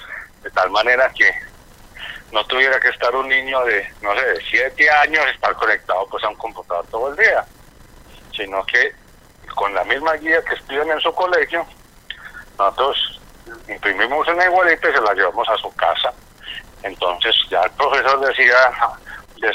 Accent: Manizales, Caldas, Colombia; Nosotros somos de Manizales

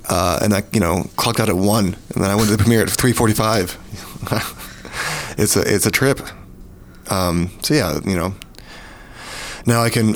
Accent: Kentucky, United States; Which is in Kentucky and I'm from Kentucky.

